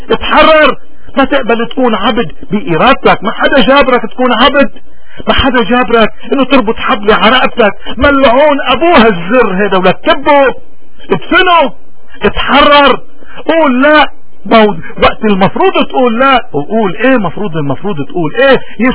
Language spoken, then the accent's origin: Arabic; Lebanon; نحن اصدقائنا نفهم عليهم بيتفهموا معنا، بس اصدقائنا نحن وقت اللي بتكون مصلحتنا كلبنانيين ومصلحته نحن ما فينا الا ناخد مصلحتنا.